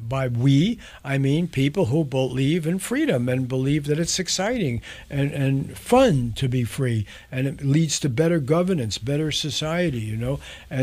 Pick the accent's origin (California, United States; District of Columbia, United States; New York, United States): New York, United States; New York City; I grew up in the Bronx with public schools.